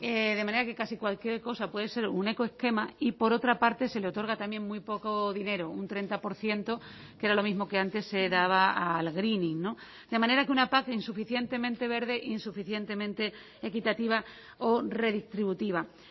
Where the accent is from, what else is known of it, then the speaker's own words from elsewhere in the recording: Extremadura, Spain; en mi región, que soy extremeña